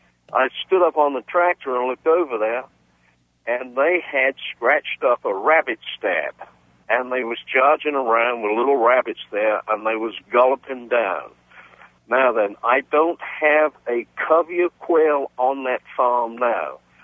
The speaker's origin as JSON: {"language": "English", "town": "Royal Oak", "region": "Maryland", "country": "United States", "said": "Listen, I'm from Royal Oak in Maryland."}